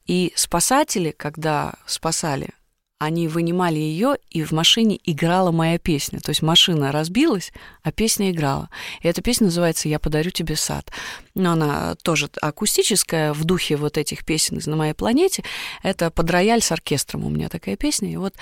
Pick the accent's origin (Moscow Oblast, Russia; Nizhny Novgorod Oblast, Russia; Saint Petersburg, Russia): Saint Petersburg, Russia; В общем, в родной город. Я же из Питера.